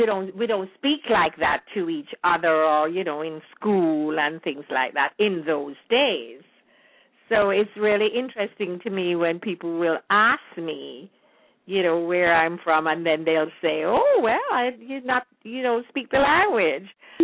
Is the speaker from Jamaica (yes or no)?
yes; Jamaica; growing up in Jamaica, that it was a great country and a society that really helped me be who I am here.